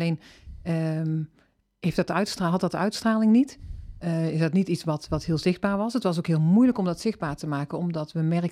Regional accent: Bavel, North Brabant, Netherlands; Ik kom uit Bavel. Daar ben ik geboren en getogen. Dus ook een dorp met veel tradities en gebruiken.

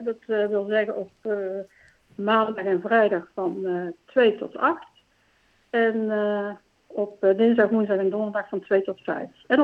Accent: Galder, North Brabant, Netherlands; now in Baarle-Nassau, Netherlands; Ik kom oorspronkelijk uit Galder. Daar heb ik ook tot voor kort gewoond. En net voor de lockdown zijn wij verhuisd naar Baren-Nassau.

